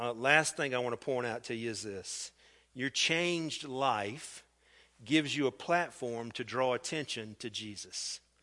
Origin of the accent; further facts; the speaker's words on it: Columbia, South Carolina, United States; born there; I was born in Columbia, South Carolina.